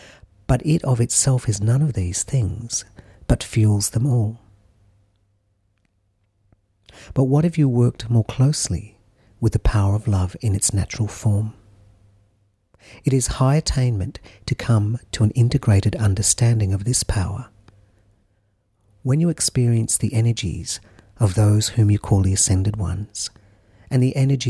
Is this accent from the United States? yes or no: no; Newcastle, New South Wales, Australia; I host a Thursday night group at a spiritual centre called Miriam Gardens here in my hometown, Newcastle, Australia.